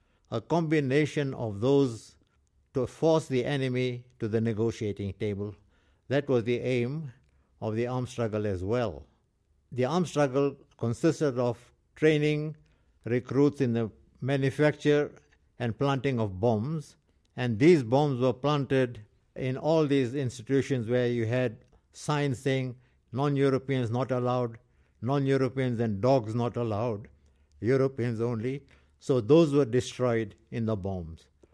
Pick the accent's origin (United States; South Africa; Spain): South Africa; I'm an Indian, South African.